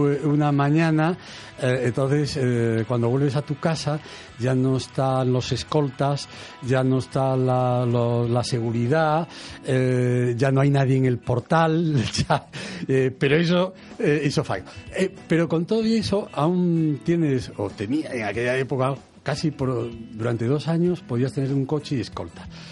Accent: Galicia, Spain; como gallego y como español

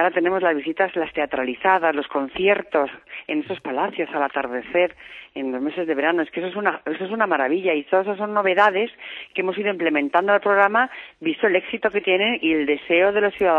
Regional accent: Madrid, Community of Madrid, Spain; como madrileños estamos todos tan orgullosos de que esto sea nuestro, de que esté en nuestra ciudad, de que esté en nuestra comunidad

